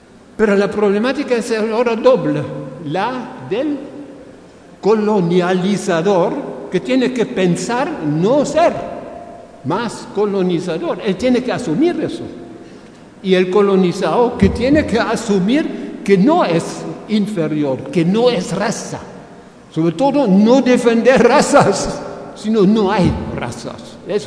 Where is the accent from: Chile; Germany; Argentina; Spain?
Germany; Spanish is a second language; Yo soy alemán, entonces yo no puedo pensar la decolonialidad sin la decolonialización de los europeos, de nosotros.